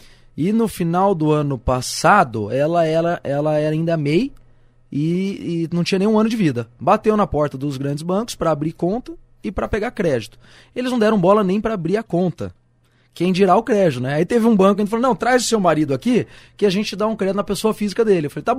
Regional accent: Brazil; Como bom brasileiro, a gente não desiste, né

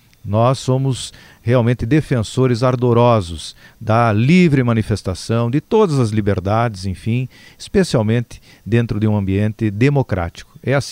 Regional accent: Brazil; passada a eleição, todos nós somos brasileiros e temos que nos unir para buscar dias melhores

